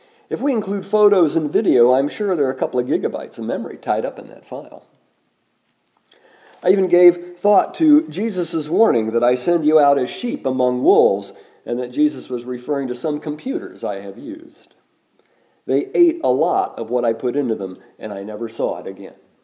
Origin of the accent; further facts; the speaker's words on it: United States; since I was born and raised in Rush County